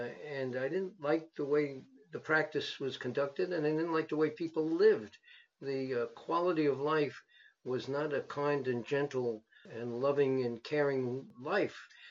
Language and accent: English; Brooklyn, New York, United States; born there; I was born in Brooklyn, and I went to Cornell, upstate New York, and the Cornell Law School.